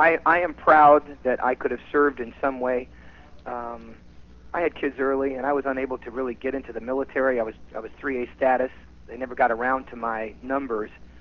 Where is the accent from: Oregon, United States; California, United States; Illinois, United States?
California, United States; I'm from California originally